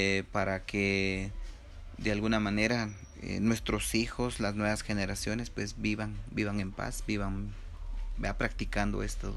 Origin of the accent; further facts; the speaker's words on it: Guatemala; uno de los valores que debemos de practicar como ciudadanos guatemaltecos es el patriotismo